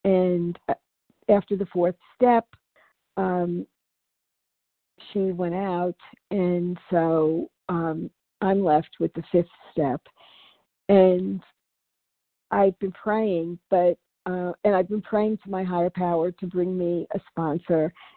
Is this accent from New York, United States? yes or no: yes; New York City, New York, United States; I'm from New York City, but staying in Portland, Oregon with my son right now for a few weeks.